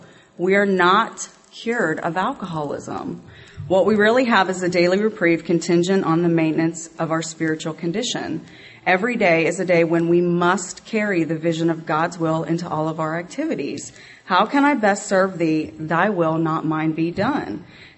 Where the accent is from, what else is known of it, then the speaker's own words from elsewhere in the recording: Sugar Hill, Georgia, United States; I'm from Sugar Hill, Georgia, which is about 45 minutes from here.